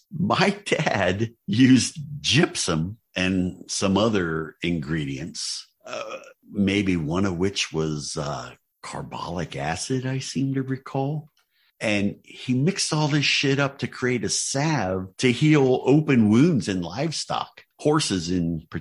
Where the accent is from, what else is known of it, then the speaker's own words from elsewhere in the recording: Ohio, United States; a woman in the church that I grew up in back in Tuscarawas County